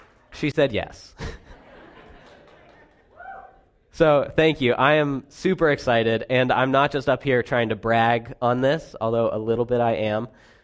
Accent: Bedford, New Hampshire, United States; high school with in Bedford, New Hampshire. Small world. And so Sarah went to visit this friend in my hometown a few times

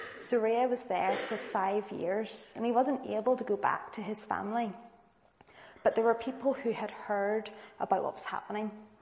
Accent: Newtownards, Northern Ireland, United Kingdom; I grew up in Yutnard, so we always went up to Scrabo, up to the forest park

